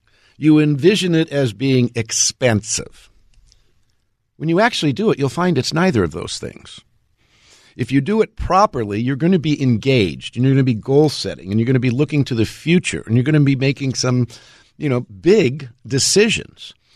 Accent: California, United States; I grew up in Southern California, so we were always doing earthquake drills.

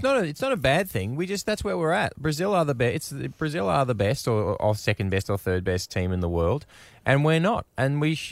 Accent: Australia; You know when you go overseas as an Australian and you don't realise that you've got an accent and a thick accent

